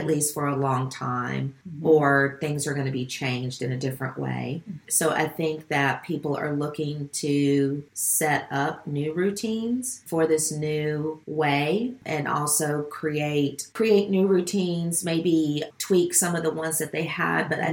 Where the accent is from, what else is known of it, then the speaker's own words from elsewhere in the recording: South Carolina, United States; my traditional low country, because I'm from South Carolina, low country dish